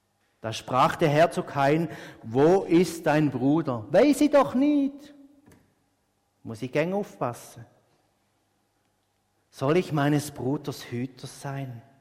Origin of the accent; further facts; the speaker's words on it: Eastern Switzerland, Switzerland; Ich komme aus der Ostschweiz, wo es Weinberger hat